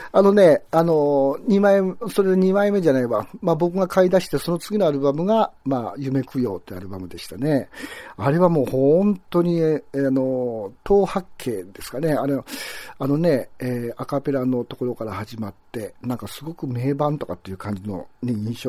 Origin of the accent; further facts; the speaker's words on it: Aichi, Japan; まあ、私、松本の人のように見えますが、まあ、愛知県の人間なんで